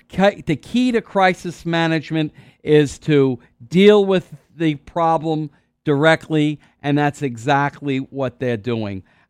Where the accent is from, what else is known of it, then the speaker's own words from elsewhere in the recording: Queens, New York, United States; There's nothing wrong with Queens. I'm from Queens.